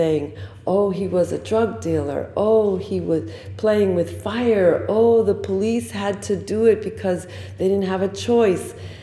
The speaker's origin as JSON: {"language": "English", "town": "Bronx", "region": "New York", "country": "United States", "said": "Epiphany and her mother Amelia moved from the Bronx, which was a bonding point for us because I'm also from the Bronx."}